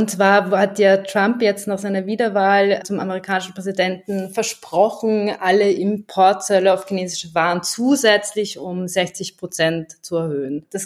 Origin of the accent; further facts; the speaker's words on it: Austria; ich komme aus Österreich